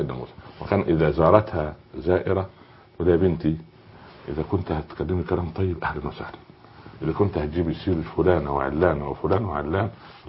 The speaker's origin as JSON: {"language": "Arabic", "town": "Cairo", "region": "Cairo Governorate", "country": "Egypt", "said": "لانها كانت مضطرة عندنا في القاهرة"}